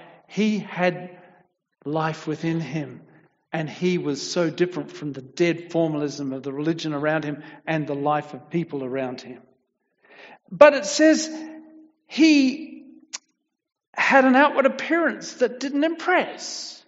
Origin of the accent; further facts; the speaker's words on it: Australia; I come from Australia, as you know.